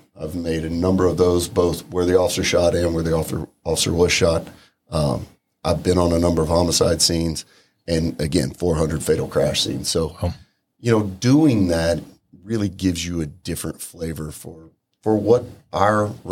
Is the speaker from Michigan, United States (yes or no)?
no; Houston, Texas, United States; Lifelong Houstonian. Born and raised in Houston, Harris County.